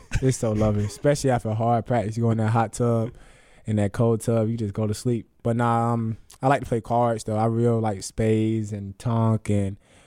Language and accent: English; Augusta, Georgia, United States; Growing up, I'm from Augusta, Georgia. I grew up in not the best area, but, you know, it is what it is.